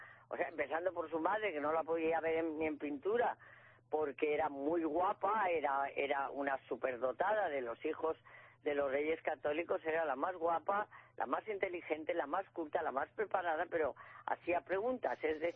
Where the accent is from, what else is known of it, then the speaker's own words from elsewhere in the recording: Valladolid, Castile and León, Spain; soy de Valladolid, soy castellana